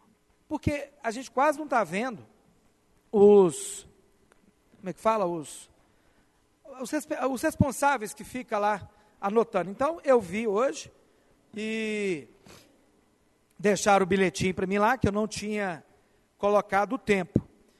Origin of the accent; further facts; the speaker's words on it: Itabirito, Minas Gerais, Brazil; nós somos da cidade de Itabirito.